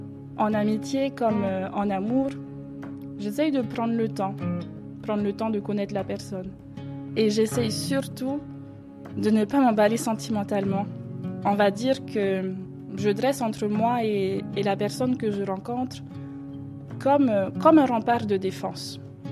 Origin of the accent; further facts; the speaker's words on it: Windward Islands, French Polynesia; J'ai grandi à Tahiti, l'île principale de la Polynésie française. Chez nous, on roule les airs.